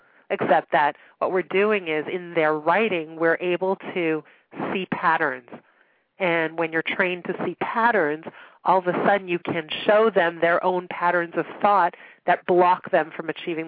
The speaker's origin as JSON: {"language": "English", "town": "Montreal", "region": "Quebec", "country": "Canada", "tie": "born or raised there", "lives_now": "Toronto, Canada", "said": "I grew up in Montreal, but people think I often live in New York."}